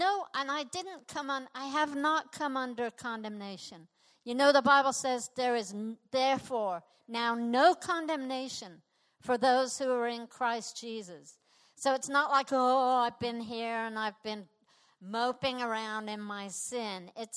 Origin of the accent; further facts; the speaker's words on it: United Kingdom; I was born British, right? And so I'm a Brit, yeah.